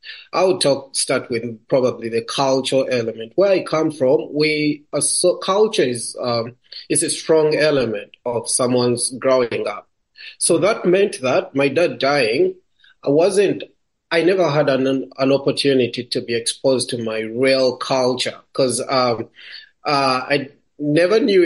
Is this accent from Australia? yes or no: no; Uganda; I am from Uganda, I'm born and raised in Uganda. And I grew up in a family of 8 children, 4 boys, 4 girls.